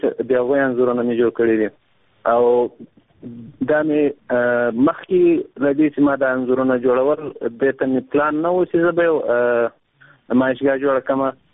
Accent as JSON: {"language": "Pashto", "country": "Afghanistan", "said": "چې زه یو افغان یم"}